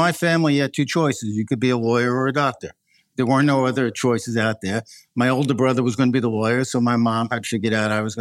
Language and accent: English; New York, United States; I grew up in Long Island in Northwood Mare, South Shore, in the Five Towns area.